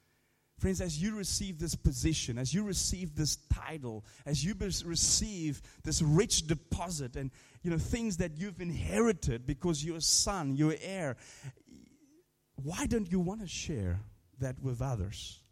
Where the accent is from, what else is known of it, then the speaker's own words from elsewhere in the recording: South Africa; I come from South Africa, obviously, as you guys know, some of you know